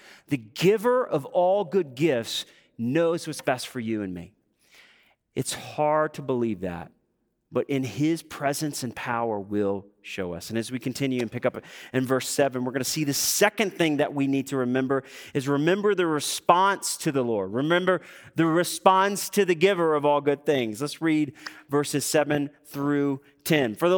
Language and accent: English; the South, United States; I'm from the South, but one of the things in the South that we pride ourselves on, even though there's still road rage, is the complimentary wave, right?